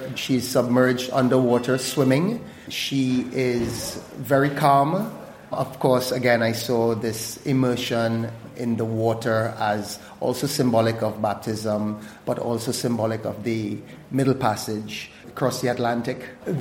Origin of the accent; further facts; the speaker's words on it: Trinidad & Tobago; using my own environment and experiences as a Trinidadian, somebody in the Caribbean.